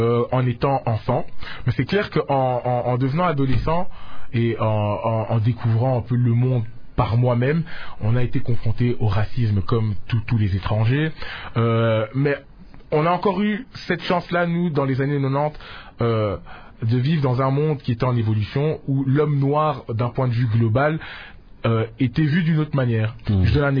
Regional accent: DR Congo; je revenais en vacances en RDC, donc chaque année j'avais cette petite claque qui me rappelait que voilà, je suis congolais.

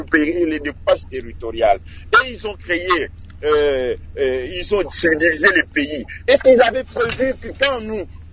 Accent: DR Congo; chez nous, au Grand Bandou

